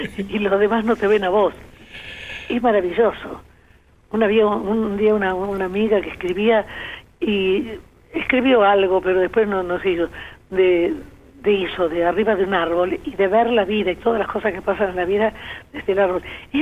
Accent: Buenos Aires, Argentina; No, en Buenos Aires, allí por Ayacucho y Arenales.

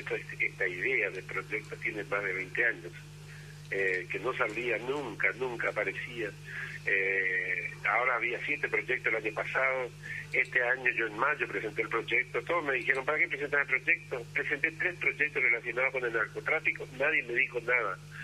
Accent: Saladas, Corrientes, Argentina; yo soy de la tierra de San Martín, para que usted tenga idea, soy de Corrientes, soy de la tierra de Cabral, nací en Salada es el lugar donde nació Cabral, y es mi amor, son los dos lugares de mis amores

